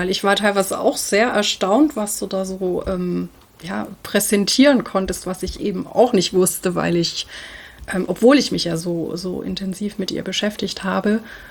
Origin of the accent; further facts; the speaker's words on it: Bavaria, Germany; Also ich bin ja in Franken groß geworden